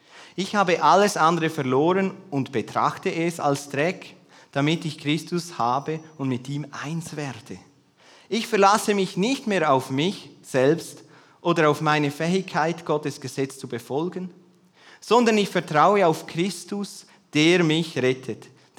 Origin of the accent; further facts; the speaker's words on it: Switzerland; Oder ich weiß nicht, als Schweizer, gell, wir sind nicht so extrovertiert.